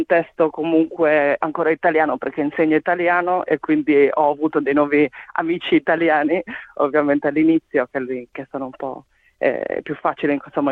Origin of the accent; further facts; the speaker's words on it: Sardinia, Italy; now in Australia; io, essendo sarda, ancora di più ho avuto un buon comitato di benvenuto da parte di sardi